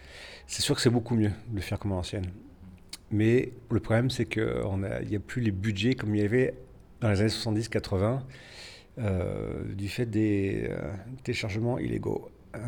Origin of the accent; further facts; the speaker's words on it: Provence-Alpes-Côte d'Azur, France; je suis petit Français qui vient de Provence